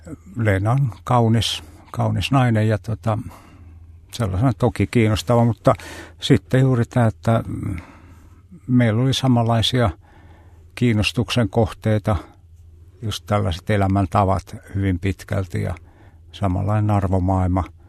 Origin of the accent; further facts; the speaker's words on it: Kotka, Kymenlaakso, Finland; Ja se on käyty Kotkan edustalla, josta mä oon taas Kotkasta kotoisin.